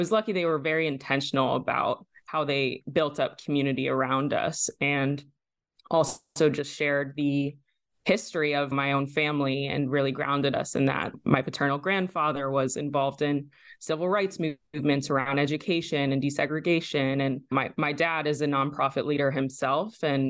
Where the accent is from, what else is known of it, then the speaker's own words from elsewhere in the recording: Virginia, United States; I was born and raised in Virginia by my mom, a white Midwestern lady, and my dad, a Black man from Baltimore.